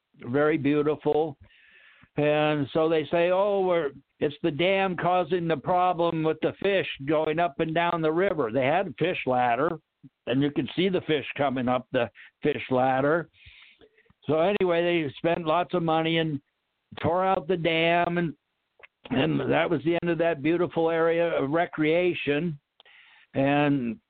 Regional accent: Whidbey Island, Washington, United States; where I grew up in Puget Sound, the ocean is, it's an inland sound, but it's salt water and it's very deep. I lived on Whidbey Island and I had to take the ferry boat to get to the mainland

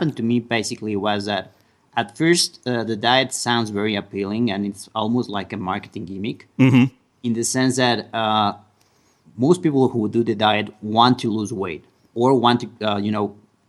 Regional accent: Mexico; basically because I'm from Mexico. I live in Mexico

